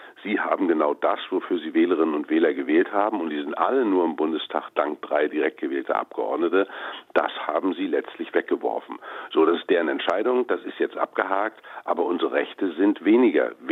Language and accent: German; Mecklenburg-Vorpommern, Germany; Schauen Sie, in meinem Heimatland regiert erfolgreich in Mecklenburg-Vorpommern eine rot-rote Koalition.